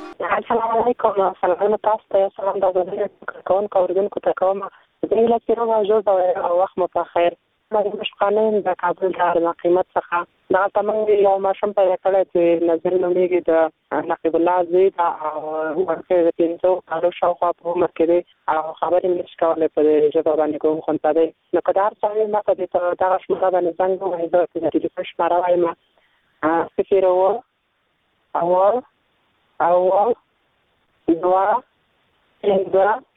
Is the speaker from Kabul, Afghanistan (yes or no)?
no; Nangarhar, Afghanistan; په یمه د ننګرهار ولایت څخه